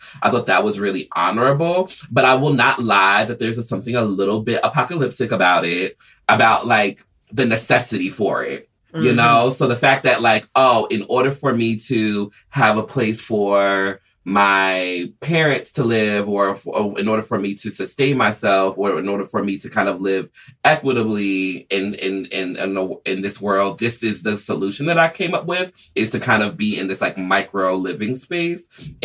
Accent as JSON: {"language": "English", "town": "Atlanta", "region": "Georgia", "country": "United States", "tie": "born or raised there", "said": "Like, I grew up in Atlanta, and knowing that most of the rentals are being used for Airbnbs now"}